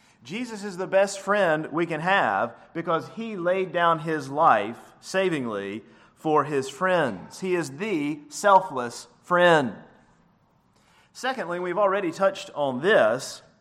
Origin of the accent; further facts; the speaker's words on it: Elkin, North Carolina, United States; When I was growing up in Elkin, my best friend was Joseph Mickey.